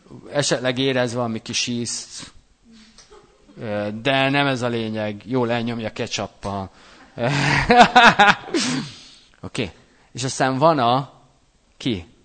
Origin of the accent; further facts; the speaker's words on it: Hungary; Mi magyarok azt mondjuk, milyen kicsi.